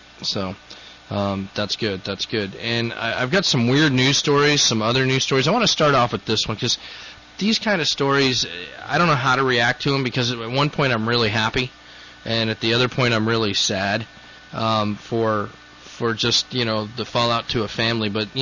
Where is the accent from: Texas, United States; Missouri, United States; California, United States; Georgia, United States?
California, United States; Riverside; I'm from the Riverside area, and I know people that hang around down there.